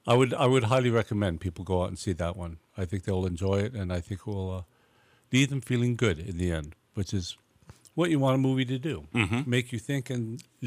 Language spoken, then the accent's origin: English; Hollywood, California, United States; I grew up down in Hollywood, and I was lucky enough to go see the show live on Sunset Strip back when I was 18.